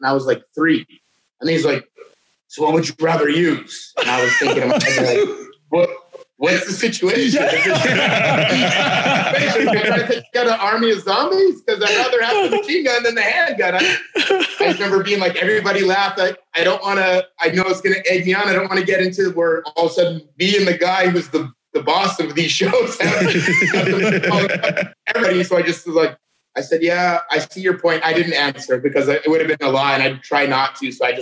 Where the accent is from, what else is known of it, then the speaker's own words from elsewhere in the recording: Canada; I'm from Canada and we can't legally get guns.